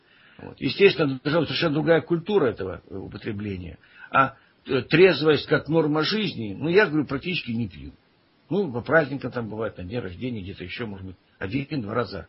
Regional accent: Ussuriysk, Primorsky Krai, Russia; Так, ну и Уссурийск мой родной город

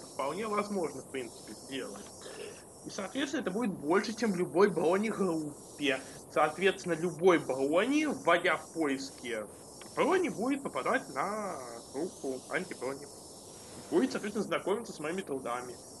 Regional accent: Russia; born there; first language Russian; Я разговариваю по-русски. Русский мой родной язык. Я русский человек, родился в России.

